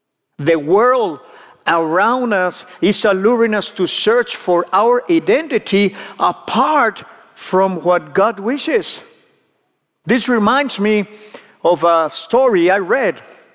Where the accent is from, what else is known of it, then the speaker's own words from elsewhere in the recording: Monterrey, Nuevo León, Mexico; accent: Latino; English is a second language; now in San Antonio, United States; I'm from Monterrey, Mexico.